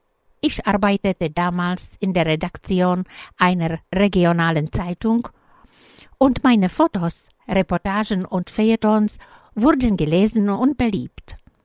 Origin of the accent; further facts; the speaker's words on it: Czechia; German is a second language; now in Germany; Ich bin eine Tschechin und obwohl ich schon lange Jahre in Deutschland lebe, wird man sicherlich meinen Akzent bis Ende meines Lebens merken